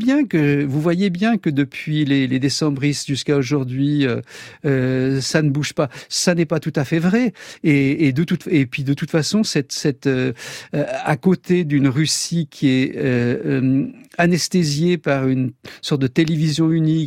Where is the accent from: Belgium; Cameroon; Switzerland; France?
Switzerland; je viens de Suisse.